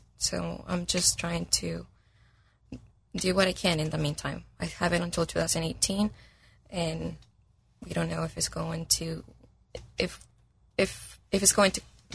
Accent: Mexico; I'm from Mexico.

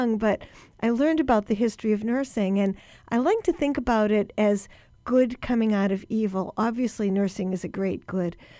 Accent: Boston, Massachusetts, United States; And I'm from Boston, and we had the first nursing school.

